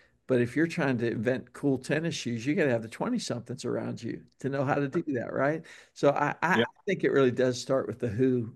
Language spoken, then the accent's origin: English; Pittsburgh, Pennsylvania, United States; He's a Pittsburgh Steelers fan. He knows I come from Pittsburgh.